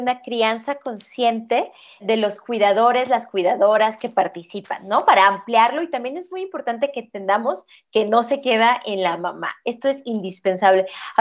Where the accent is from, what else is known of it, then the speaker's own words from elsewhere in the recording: Guadalajara, Jalisco, Mexico; cuando visitaba mi ciudad, yo soy de Guadalajara, cuando iba a Guadalajara